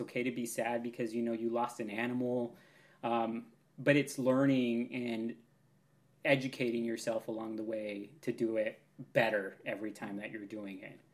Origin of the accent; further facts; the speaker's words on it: Pacific Northwest, United States; I'm from the Pacific Northwest. I love being outside in the rain.